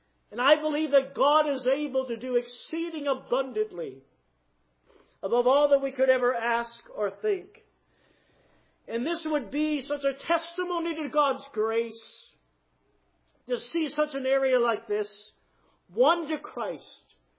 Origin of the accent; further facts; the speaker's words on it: Maine, United States; I bring you to my home state of Maine, the way life should be.